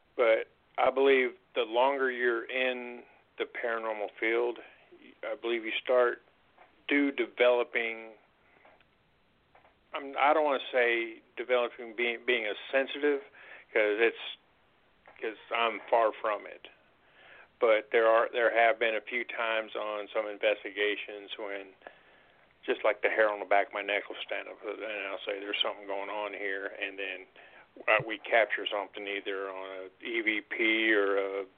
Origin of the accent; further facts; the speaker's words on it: Texas, United States; Well, the town that I grew up in Texas, it's just a little small one flashing light town, population was 1,000, so not a whole lot to do there.